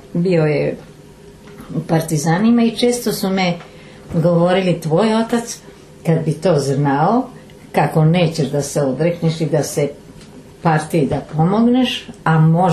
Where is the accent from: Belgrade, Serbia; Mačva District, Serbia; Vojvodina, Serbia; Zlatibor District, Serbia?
Belgrade, Serbia; Mi smo izbjegli u Obrenovac i Obrenovac nas je jako lepo primio i ja volim prosto njih kao moj rodni grad, kao Beograd.